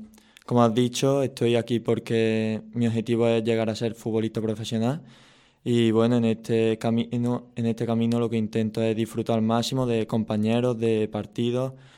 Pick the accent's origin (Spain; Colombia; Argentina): Spain; Lucena, Andalusia; Está claro que al ser mi pueblo hay más motivación, pero bueno, pensando en la victoria. Y respecto a mi historia, como bien has dicho, me crié aquí en la cantera de Lucena